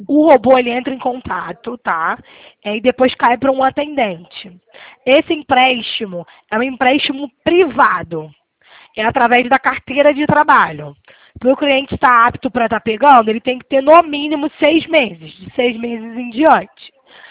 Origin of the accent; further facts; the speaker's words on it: Rio de Janeiro, Brazil; a senhora viu que eu sou carioca.